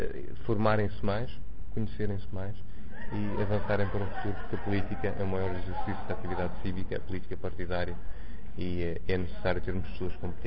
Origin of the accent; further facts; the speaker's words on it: Ponte de Lima, Viana do Castelo, Portugal; Venho de Ponte Lima, do distrito de Viana do Castelo.